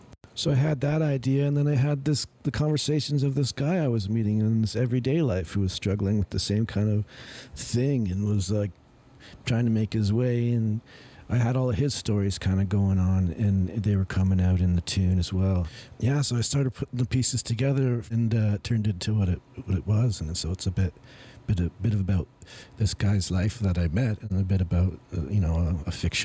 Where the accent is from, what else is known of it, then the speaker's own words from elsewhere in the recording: Hamilton, Ontario, Canada; I'm a songwriter from Hamilton, Ontario, Canada.